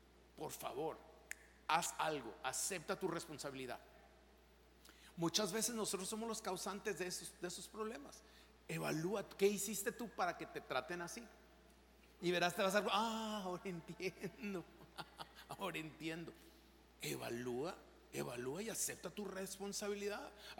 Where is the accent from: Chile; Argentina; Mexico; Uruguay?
Mexico; Y créame, soy mexicano, entonces yo puedo ser malditón.